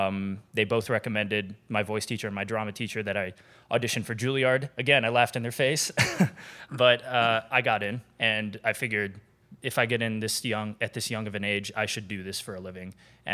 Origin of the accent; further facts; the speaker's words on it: Rochester, New York, United States; Well, I grew up in Rochester, New York. I grew up in a town.